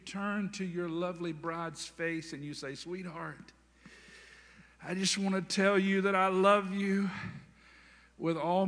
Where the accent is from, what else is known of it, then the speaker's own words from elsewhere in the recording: Hertford, North Carolina, United States; Man, I grew up in Hertford, North Carolina, and I remember I lived on Phillips Street.